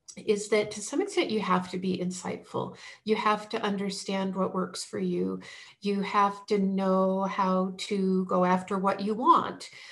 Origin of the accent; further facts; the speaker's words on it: Vermont, United States; I grew up in Vermont. I used to go to the original Ben and Jerry's when I was in school at UVM.